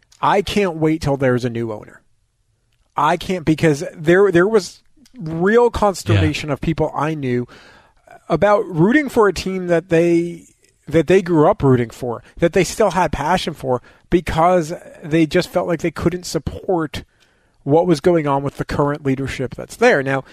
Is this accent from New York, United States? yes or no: yes; New York, United States; I grew up in New York.